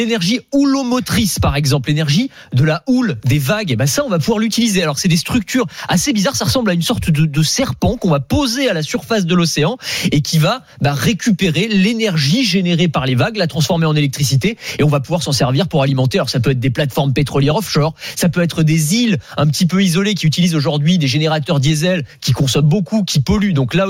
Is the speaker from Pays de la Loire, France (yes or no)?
yes; Nantes, Pays de la Loire, France; Moi, je suis nantais, donc je connais un petit peu le sujet